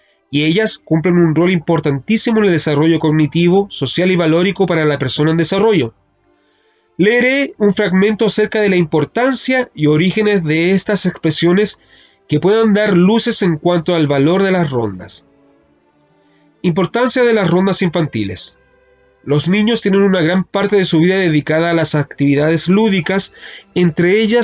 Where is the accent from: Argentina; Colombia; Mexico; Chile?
Chile; Santiago, Santiago Metropolitan; Soy originario de Santiago, soy el segundo de tres hermanos, el primero en tener estudios formales de artes musicales.